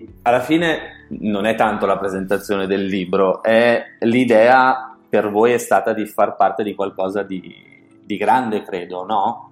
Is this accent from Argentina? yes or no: no; Veneto, Italy; la domanda che mi verrebbe da farvi da Veneto è